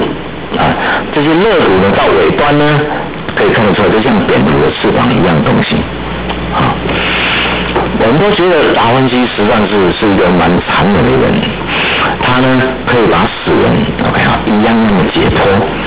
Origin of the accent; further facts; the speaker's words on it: China; 这一点在我们中国人里面是最差的